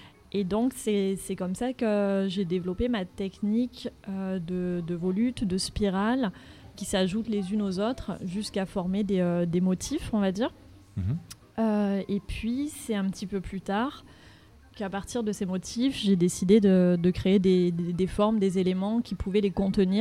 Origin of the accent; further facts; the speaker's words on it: Marseille, Provence-Alpes-Côte d'Azur, France; en tant que Marseillaise, j'ai accès à la mer, je m'intéresse à la faune marine.